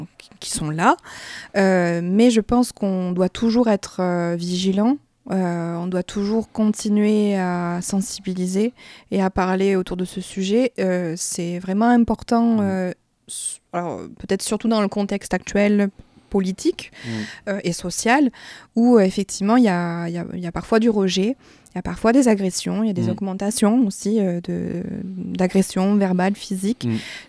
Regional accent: Toulouse, Occitanie, France; moved away; moi je suis toulousaine d'origine et je suis arrivée dans les Landes il y a à peu près 6 ans.

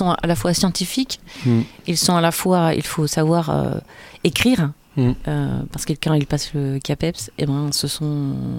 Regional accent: Dax, Nouvelle-Aquitaine, France; born there; je suis née à Dax, en fait.

